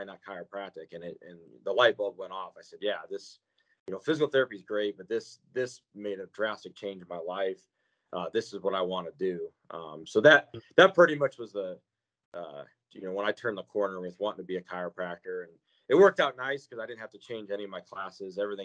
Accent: Omaha, Nebraska, United States; I'm from Omaha

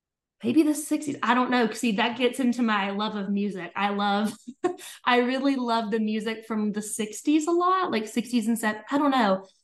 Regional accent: Georgia, United States; Yeah. So I kind of grew up all over Georgia.

